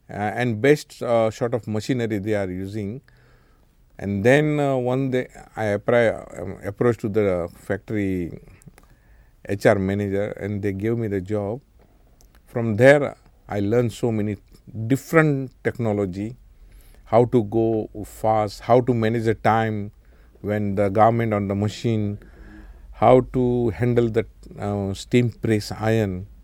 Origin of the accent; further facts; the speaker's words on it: Mumbai, Maharashtra, India; English is a second language; moved away as an adult; I was born in Bombay City in India in 1951. Yeah. I brought up in Bombay up to 38 years.